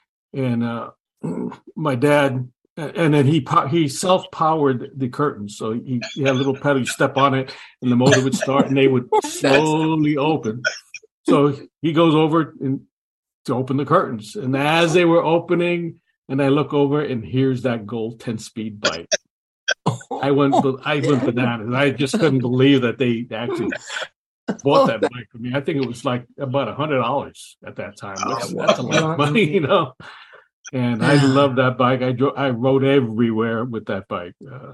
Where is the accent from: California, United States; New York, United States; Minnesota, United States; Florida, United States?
New York, United States; New York City; You know, I grew up in the Bronx, New York, up in the Upper Bronx. You know, we lived in city housing and on the third floor, three-story apartment